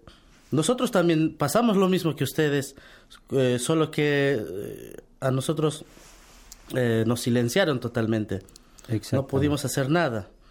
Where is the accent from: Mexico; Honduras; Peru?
Peru; Por ejemplo, nosotros somos de Perú y hay unas ciudades antiguas ahí